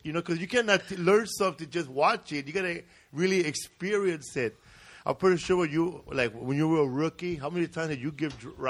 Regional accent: California, United States; that's funny you say Pico Rivera, because I grew up in Pico Aliso Housing Projects.

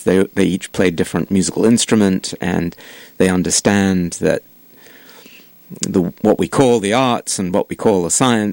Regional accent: England, United Kingdom; growing up in England

